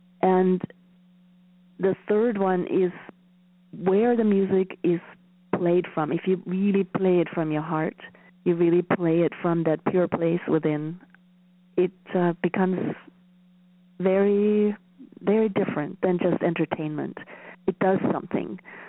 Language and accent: English; Germany; moved away as an adult; now in United States; I grew up in Germany and I never came across any Sanskrit or any Eastern teachings, actually. And when I moved to the U.S. When I was 24 and a half